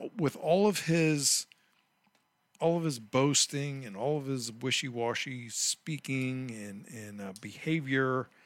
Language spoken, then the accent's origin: English; United States; I'm, you know, I'm an American, man.